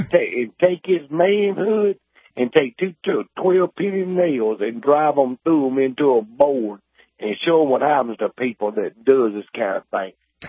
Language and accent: English; Mississippi, United States; I'm from Mississippi.